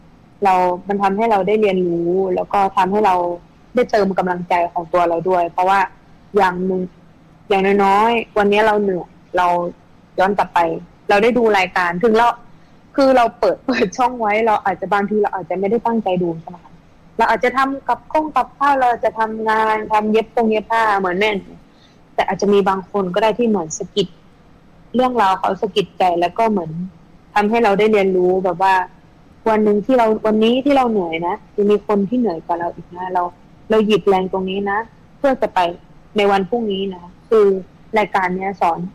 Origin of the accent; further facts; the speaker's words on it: Isan, Thailand; คือเราเองเป็นลูกอีสานอยู่แล้ว